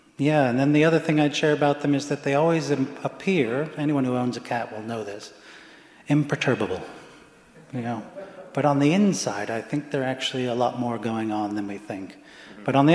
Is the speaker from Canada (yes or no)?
no; England, United Kingdom; born there; I was born in England, and you know, a successful, what I call a successful collaboration, American English collaboration. My father was a U.S. military stationed over there, and met my mother